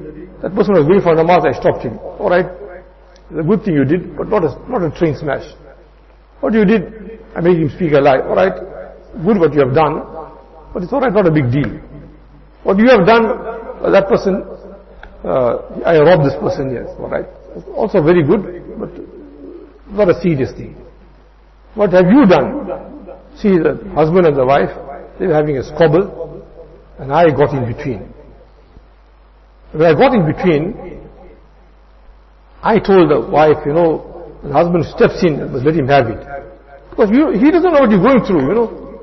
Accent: Musgrave, KwaZulu-Natal, South Africa; I come from a big family also. I'm from Musgrave, you know.

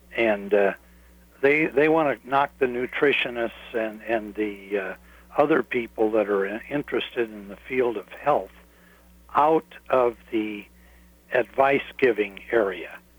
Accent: Iowa, United States; I must confess that I started fluoridation in my hometown in Iowa. I've been trying to get it unfluoridated ever since then, but there's too much money on the other side, and I no longer live there, so I don't count.

